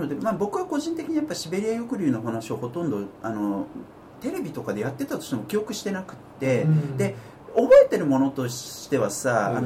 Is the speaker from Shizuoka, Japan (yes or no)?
yes; Shizuoka, Japan; 俺はね静岡、